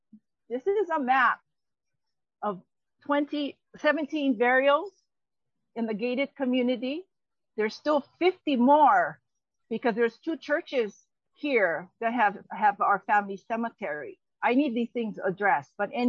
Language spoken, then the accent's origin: English; Puuanahulu, Hawaii, United States; I am from Pu'uana, Hulu.